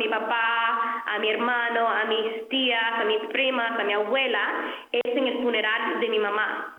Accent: United States; como somos americanos, somos un poquito, queremos esto.

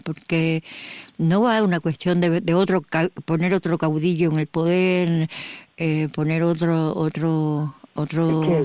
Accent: Cuba; moved away; desde la primera vez cuando salí de Cuba, hace 30 años ya

